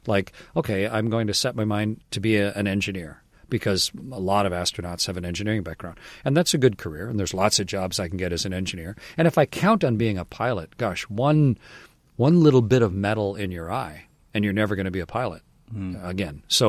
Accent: Canada; Like, by definition, I could not be an astronaut as a Canadian.

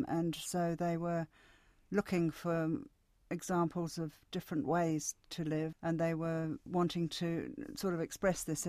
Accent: England, United Kingdom; I was brought up in England

